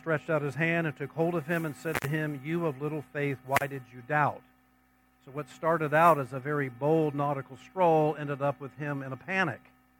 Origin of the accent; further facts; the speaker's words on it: South Miami, Florida, United States; As some of you know, I grew up in South Miami.